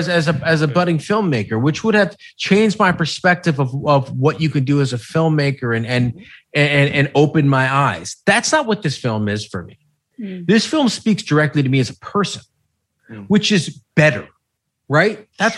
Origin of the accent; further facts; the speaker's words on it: United States; as an American, Canadian, and straight up, like, you know, an American film nerd to some extent